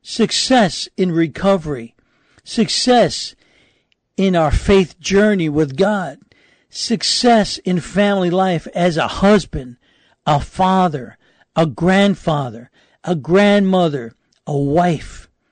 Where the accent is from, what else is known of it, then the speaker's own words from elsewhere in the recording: New York, United States; Growing up in New York, that was a great treat, and my dad did that.